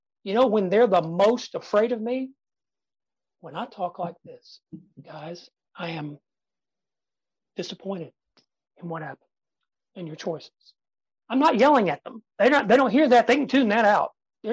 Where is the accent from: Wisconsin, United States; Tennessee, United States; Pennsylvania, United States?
Tennessee, United States; born there; because I was born in Tennessee and I can sound like that.